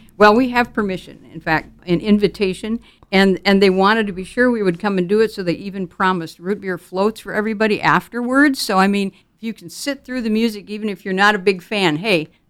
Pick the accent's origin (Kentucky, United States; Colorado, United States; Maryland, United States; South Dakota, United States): South Dakota, United States; Mobridge; I had already been working at the radio station in my hometown of Mobridge, South Dakota.